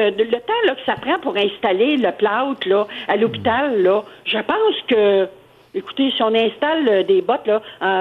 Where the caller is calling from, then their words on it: Montreal, Quebec, Canada; Moi, écoutez, je suis de Montréal.